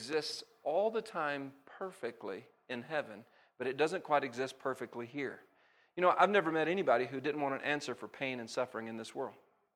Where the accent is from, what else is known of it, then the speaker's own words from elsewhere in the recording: Alabama, United States; I grew up in a small country church in Alabama. You can hear it in my accent, right?